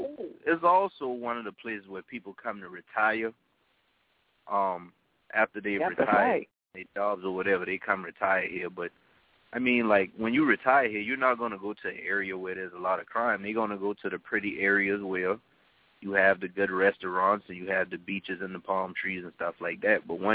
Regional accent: Charleston, South Carolina, United States; I'm Geechee to the heart. But the thing about Charleston is

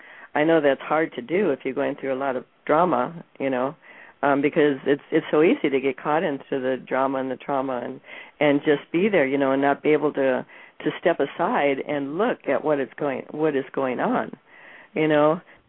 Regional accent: Minneapolis, Minnesota, United States; And I was born in Minneapolis, and that's right there, you know, at the where the galactic center is.

